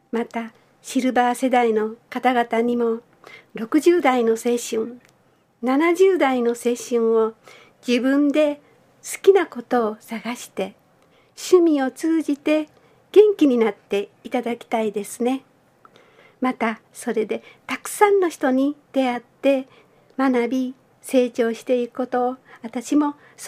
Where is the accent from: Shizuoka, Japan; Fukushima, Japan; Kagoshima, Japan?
Kagoshima, Japan; moved away as an adult; now in Kyoto, Japan; 私は鹿児島出身です。24歳で単身で京都に来ました。